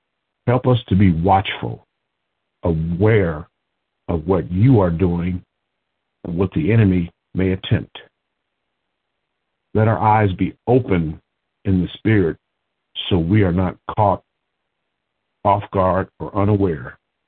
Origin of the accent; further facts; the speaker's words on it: Lincoln Heights, Ohio, United States; I come to you from Lincoln Heights, Ohio.